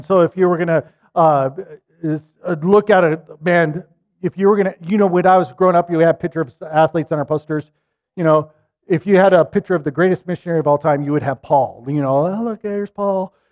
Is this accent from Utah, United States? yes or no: yes; Utah, United States; I grew up in Utah, so I liked watching the Jazz play.